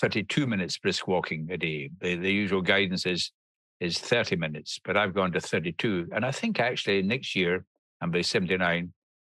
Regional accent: Glasgow, Scotland, United Kingdom; I grew up in Glasgow before the Clean Air Act

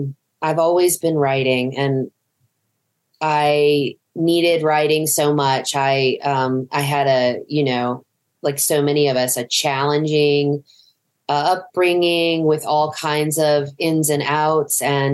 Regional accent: Appalachia, United States; because I come from the Appalachian Mountains and I grew up listening not just to bluegrass, but what we would call in my family, mountain music.

